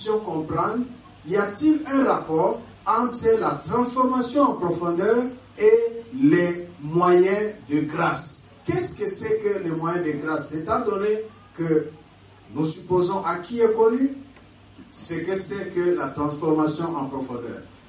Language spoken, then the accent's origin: French; DR Congo; Je suis de la République démocratique du Congo.